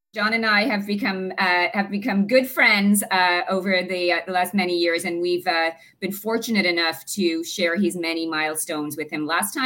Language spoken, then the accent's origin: English; Ireland; moved away as an adult; now in United States; Probably can tell from my accent, like Sinead, I am an immigrant as well, coming from Ireland. Arrived in the US